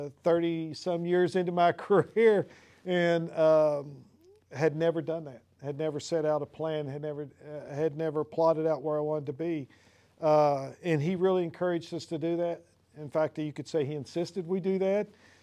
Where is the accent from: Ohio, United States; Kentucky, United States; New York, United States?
Kentucky, United States; I'm from Kentucky. That's why I talk the way I do.